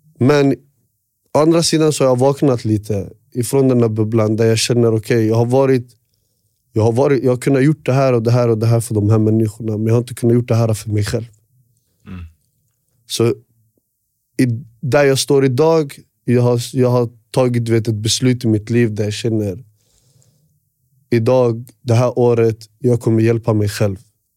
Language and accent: Swedish; Västerås, Västmanland County, Sweden; Jag är uppväxt på Råby.